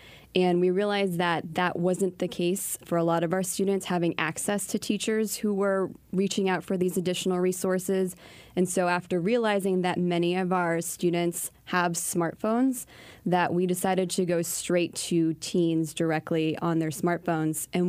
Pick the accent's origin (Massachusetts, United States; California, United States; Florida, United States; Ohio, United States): Massachusetts, United States; Westwood; So I am from outside of Boston, Massachusetts. I hail from Westwood, which is a suburb